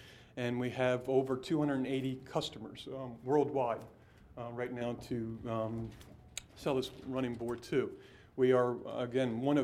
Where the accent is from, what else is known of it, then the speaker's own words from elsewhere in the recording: Delaware, United States; I'm born and raised in Delaware.